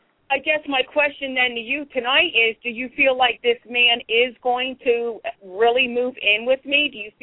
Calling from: Pennsylvania, United States; I'm calling from Pennsylvania.

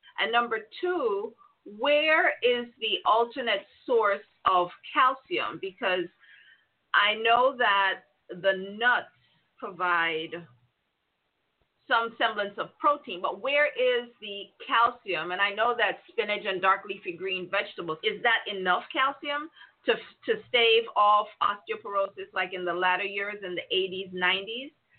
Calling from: Brooklyn, New York, United States; I'm calling you from Brooklyn, New York, in the house.

